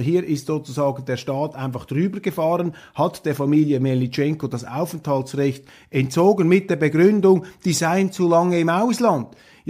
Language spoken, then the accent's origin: German; Switzerland; da schäme ich mich als Schweizer